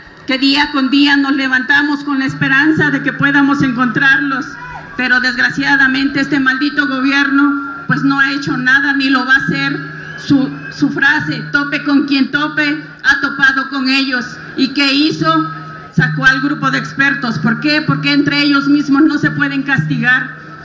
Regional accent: Mexico; Así que como seres humanos, como mexicanos, levantemos la voz

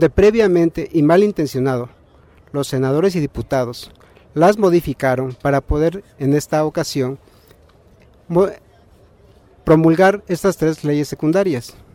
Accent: Mexico; como todo mexicano

